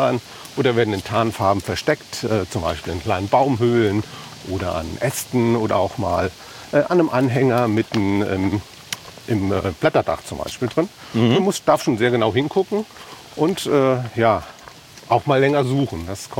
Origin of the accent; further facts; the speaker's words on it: Straßenhaus, Rhineland-Palatinate, Germany; also born or lived in Neuwied; Also geboren bin ich eigentlich schon in Neuwied und bin aufgewachsen auf den rheinischen Höhen des Westerwaldes in Straßenhaus.